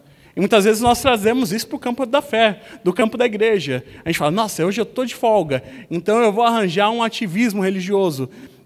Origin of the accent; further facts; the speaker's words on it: São Paulo, Brazil; principalmente de nós que somos paulistas.